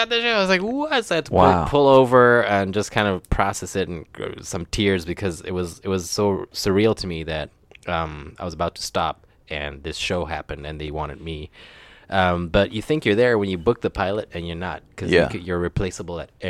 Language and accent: English; Ethiopia; now in United States; So I went in and I said, hey, man, I grew up in Ethiopia. I'm not Somalian.